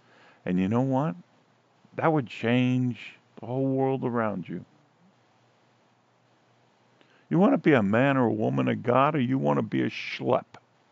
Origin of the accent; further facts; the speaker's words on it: Astoria, New York, United States; You know, when I was a kid, I was a kid from Astoria and Steinway Street.